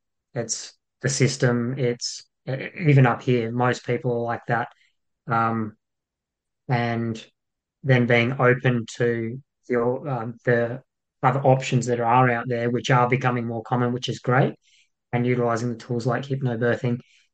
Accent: Broken Hill, New South Wales, Australia; now in Gold Coast, Australia; So I'm from Broken Hill. I'm from the middle of nowhere. So I'm a country boy. I've been on the Gold Coast for about 20 years though.

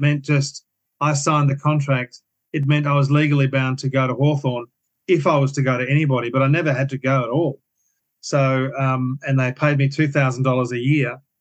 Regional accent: South Africa; also born or lived in Brisbane, Australia; now in Australia; So that's really the origins of my footy, from being a South African and a Brisbane

